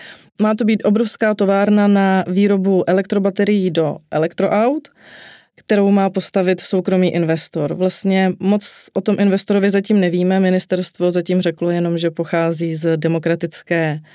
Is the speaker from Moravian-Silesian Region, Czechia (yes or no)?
yes; Ostrava, Moravian-Silesian Region, Czechia; pocházím z Ostravy a vyrůstala jsem asi tak 400 metrů vzdušnou čarou od koksovny, která stále ještě v Ostravě funguje